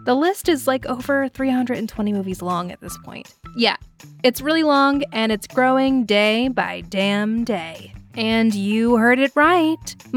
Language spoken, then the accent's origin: English; Bible Belt, United States; I grew up in the Bible Belt, underneath the fire and brimstone of the megachurch.